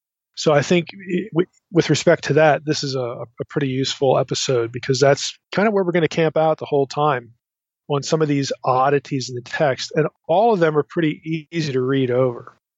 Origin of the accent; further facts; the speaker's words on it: East Coast, United States; I grew up on the East Coast, so I know what humidity is, but the kids do not.